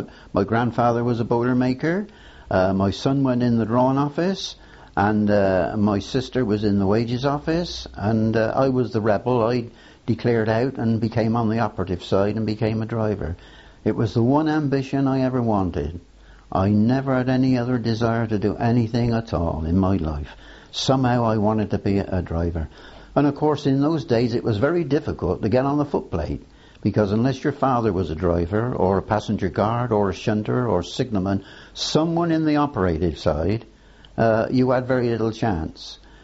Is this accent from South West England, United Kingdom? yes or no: yes; Swindon, South West England, United Kingdom; I was born actually in Old Town, 56 North Street.